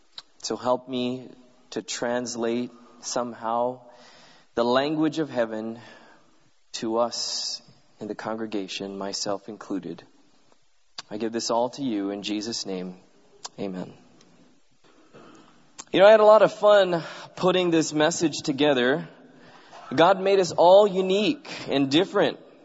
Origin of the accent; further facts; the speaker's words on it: San Bernardino, California, United States; also born or lived in Loma Linda; Born and raised in Loma Linda, but we weren't rich enough to live in Loma Linda, so we lived in the ghetto. Anyone ever heard of San Bernardino?